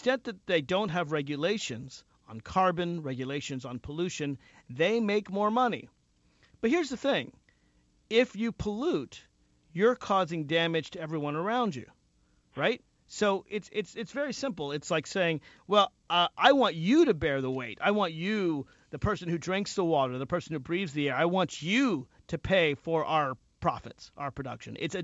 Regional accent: Virginia, United States; Speaking of my home state of Virginia, there is a primary a week from tomorrow.

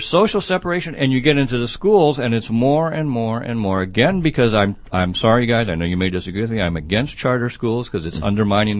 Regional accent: St. Louis, Missouri, United States; also born or lived in Chicago; I grew up in a suburb of St. Louis.

